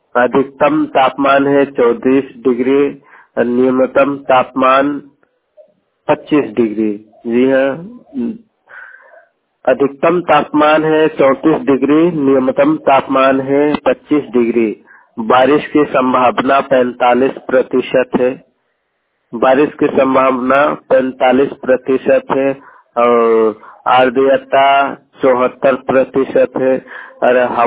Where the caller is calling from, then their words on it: Gumla, Jharkhand, India; मैं झारखंड के रांची गुमला जिले से बात कर रहा हूँ। झारखंड के गुमला जिले में से बात कर रहा हूँ। मेरा गांव देवाकी कनाटोली है और मेरा उम्र 17 साल है।